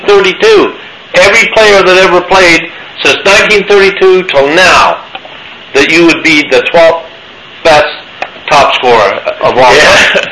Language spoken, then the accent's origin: English; Oshawa, Ontario, Canada; Because I come from Oshawa, Oshawa had a senior A team only 1 year.